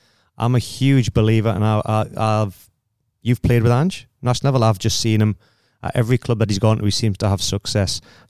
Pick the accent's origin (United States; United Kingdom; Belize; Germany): United Kingdom; England; now in Australia; I'm obviously an English guy with an Australian passport. I've been here.